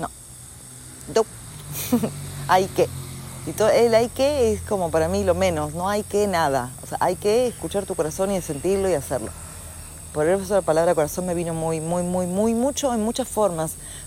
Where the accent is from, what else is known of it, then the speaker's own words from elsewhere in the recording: Argentina; born there; now in ?; Es lo mismo que yo hablaba de antes, de que si yo nací en Argentina